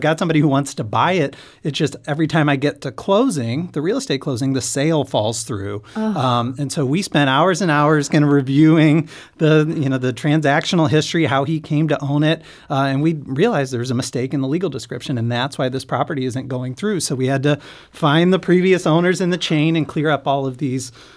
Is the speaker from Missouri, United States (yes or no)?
yes; St. Louis, Missouri, United States; So I'm from St. Louis, but went to law school in Kansas City